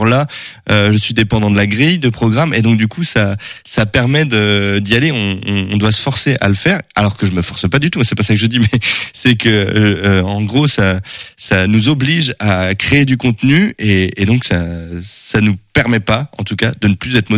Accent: Brittany, France; now in Angers, France; En fait, j'habite à Angers depuis 2018, parce que de base, je suis breton.

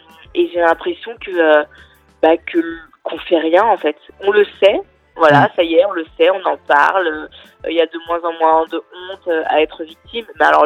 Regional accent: France; moi je suis en France, j'ai grandi en France, mon père est marocain, donc j'ai la double nationalité. Mmh. Et c'est vrai que j'ai grandi avec finalement deux cultures en moi.

